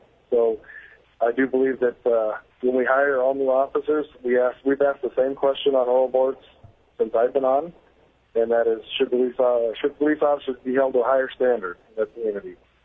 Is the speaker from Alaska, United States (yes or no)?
yes; Ketchikan, Alaska, United States; I was born and raised in Ketchikan. I attended high school in Ketchikan and Kodiak. I attended college in Fairbanks and graduated from UAA in Anchorage in 92.